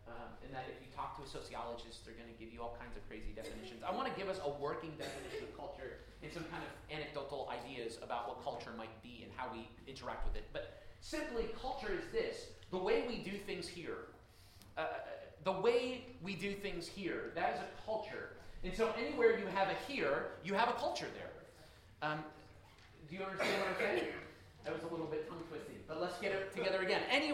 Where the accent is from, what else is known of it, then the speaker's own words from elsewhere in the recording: New Jersey, United States; But I'm from New Jersey. I'm from northern New Jersey.